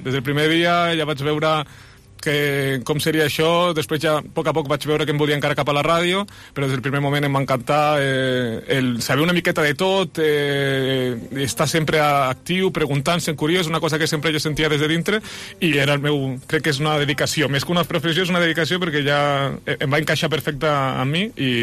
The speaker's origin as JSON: {"language": "Catalan", "country": "Andorra", "lives_now": "Spain", "said": "Pares portuguesos que van emigrar cap a Andorra, jo sóc nascut a Andorra, sí que sóc andorrà, mig andorrà, mig portuguès, i estudiant aquí, a Espanya, a Catalunya."}